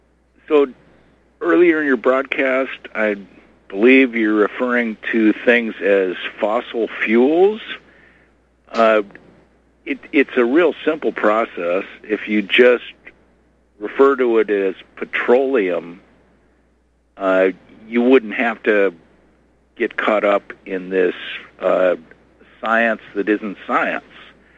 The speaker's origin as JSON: {"language": "English", "region": "Kentucky", "country": "United States", "tie": "born or raised there", "said": "well, actually this resembles what I grew up in Kentucky as coal."}